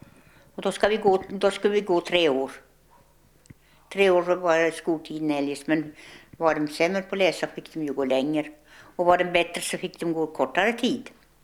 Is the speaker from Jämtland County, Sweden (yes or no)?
yes; Jämtland County, Sweden; Och jag är ifrån Jämtland, jag är född.